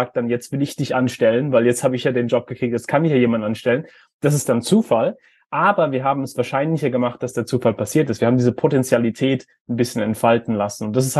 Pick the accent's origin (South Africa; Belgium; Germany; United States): Germany; Heidelberg, Baden-Württemberg; Ich bin in Heidelberg aufgewachsen, wo wir diesen Philosophenweg haben.